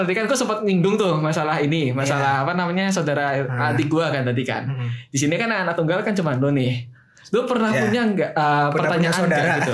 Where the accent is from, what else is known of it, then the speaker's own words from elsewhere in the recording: Samarinda, East Kalimantan, Indonesia; born there; Gue lahir di Samarinda, pas bokap nyokap gue itu baru setahun nikah.